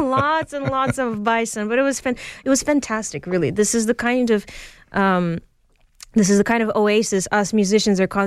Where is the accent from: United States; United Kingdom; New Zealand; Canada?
Canada; Toronto, Ontario; born there; And even though I was born in Toronto, Russian music and Ukrainian music and Ukrainian language, Russian language were always a part of my life growing up.